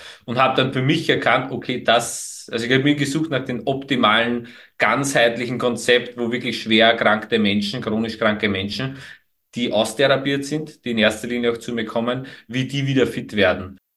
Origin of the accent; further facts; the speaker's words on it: Lower Austria, Austria; Ich bin ja aus Niederösterreich, also ich wohne ja im Weinviertel, wohne ja da am Land in einem kleinen Dorf.